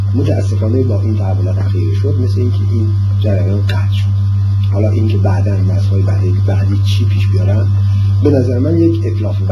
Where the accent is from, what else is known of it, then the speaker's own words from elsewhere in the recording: Iran; من ایرانی هستم